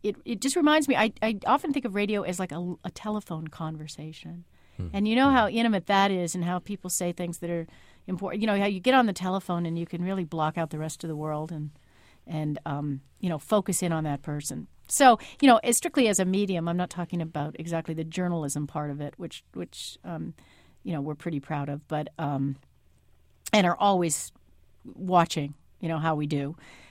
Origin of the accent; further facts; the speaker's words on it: California, United States; I went to University of California, Berkeley. I'm from California. So it was my local, university.